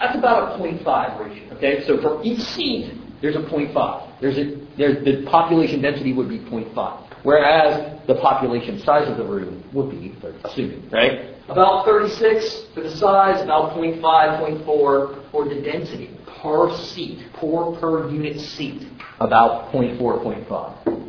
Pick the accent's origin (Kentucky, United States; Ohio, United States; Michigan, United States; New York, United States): Ohio, United States; now in Scottsdale, United States; I was an emigrant from Ohio, and I'm an immigrant into Scottsdale, into Arizona, okay?